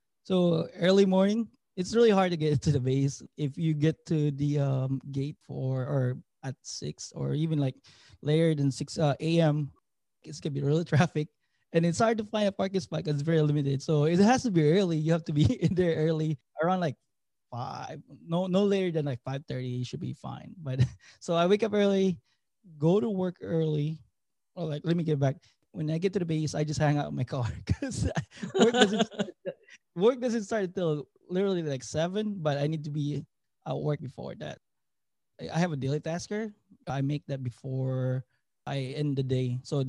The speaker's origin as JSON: {"language": "English", "town": "Cebu", "region": "Central Visayas", "country": "Philippines", "also_born_or_lived": "Phoenix, Arizona", "moved": "yes", "lives_now": "San Diego, United States", "said": "I'm from Cebu, Philippines. So I'm Bisaya, but I left like 20 years ago from Philippines. And then right now I'm in San Diego, California."}